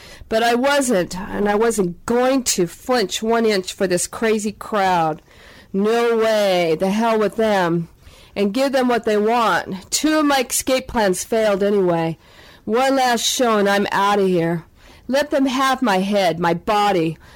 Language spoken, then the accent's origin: English; Sacramento, California, United States; born there; And I was born … in Sacramento on March 8th, 1954.